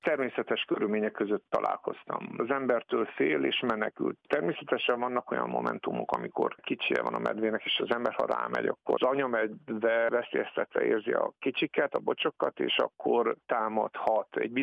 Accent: Sovata, Mureș County, Romania; én a Szovárta környékéről származom

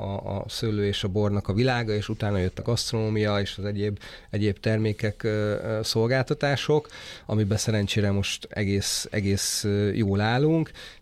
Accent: Budapest, Hungary; born there; now in Badacsony, Hungary; Én Budapesten.

